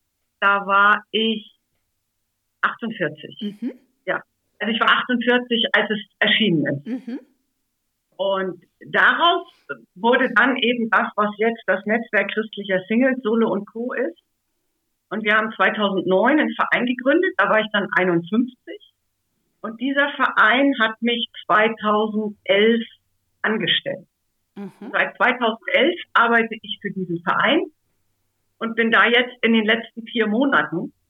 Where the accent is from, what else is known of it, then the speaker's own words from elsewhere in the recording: Mecklenburg-Vorpommern, Germany; Ich bin geboren und aufgewachsen in einer Kleinstadt in Mecklenburg. Also ich sage immer, ich bin Ossi und das ganz echt.